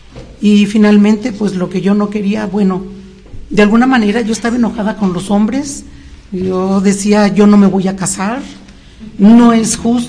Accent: Coahuila, Mexico; moved away; De Coahuila.

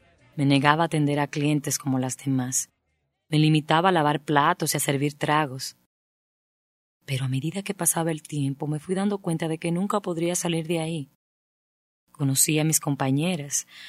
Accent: Dominican Republic; De República Dominicana.

